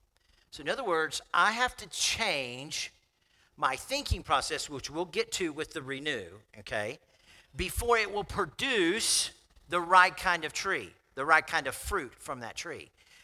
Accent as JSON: {"language": "English", "region": "Florida", "country": "United States", "tie": "born or raised there", "said": "when I grew up in South Florida, the dirt in South Florida is so dark."}